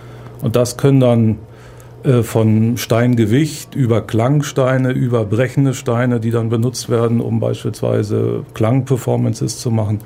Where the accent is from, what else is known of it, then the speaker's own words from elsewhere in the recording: Stralsund, Mecklenburg-Vorpommern, Germany; born there; also born or lived in Kiel / Hamburg; now in Ulm, Germany; Also ich wurde geboren in Stralsund, Mecklenburg-Vorpommern, habe dann anschließend in Kiel Kunst studiert, bin dann über Eutin nach Hamburg und von Hamburg dann nach Ulm gekommen.